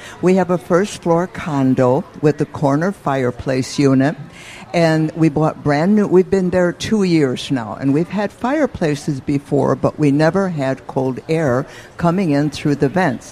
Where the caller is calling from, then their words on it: Prospect Heights, Illinois, United States; with Prospect Heights, Illinois.